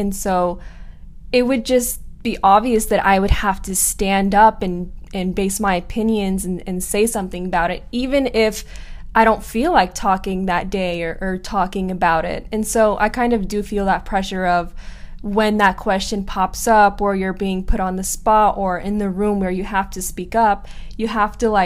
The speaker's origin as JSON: {"language": "English", "country": "Iran", "said": "I'm a hijabi or my image or the way that I look or that I'm from Iran"}